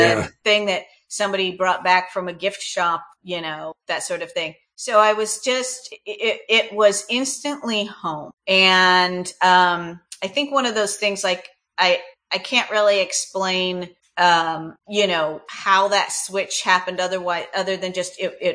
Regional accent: Iowa, United States; I grew up in Iowa in the middle of cornfields, about the farthest from any, you know, didn't see the ocean until I was 18.

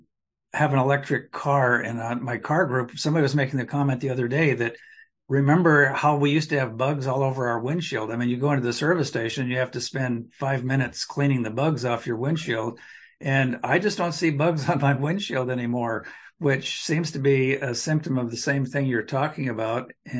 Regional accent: Oregon, United States; I grew up in Southern Oregon, where we used to have beautiful truck farms with incredible vegetables every summer, including tomatoes, and those tomatoes are all gone.

